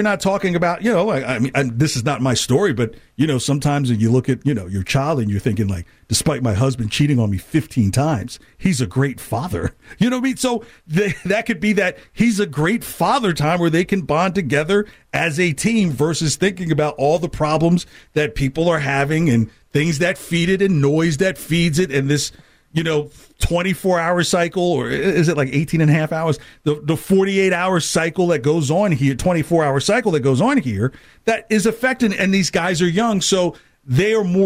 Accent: New Jersey, United States; now in Boston, United States; There is no town, I'm from New Jersey.

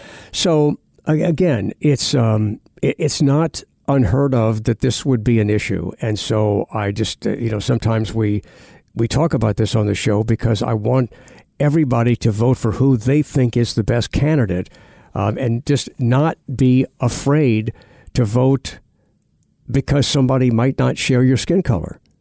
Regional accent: New Orleans, Louisiana, United States; I mean, I'm from New Orleans. I followed politics for a long time here.

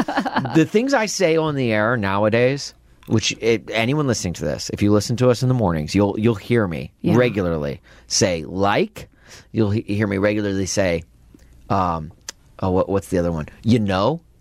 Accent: Nashville, Tennessee, United States; But apparently, you know, I grew up in Nashville.

